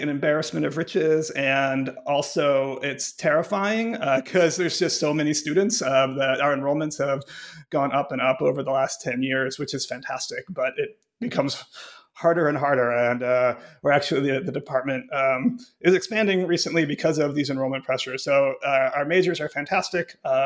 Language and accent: English; Cleveland, Ohio, United States; Sure. I grew up in Cleveland, Ohio, and then I went to college at Carnegie Mellon University.